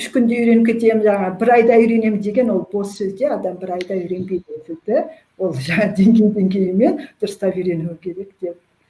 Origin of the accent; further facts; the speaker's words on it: Astana, Kazakhstan; now in Almaty, Kazakhstan; мүмкін Астанаданмын ғой, бірақ Алматыда жүріп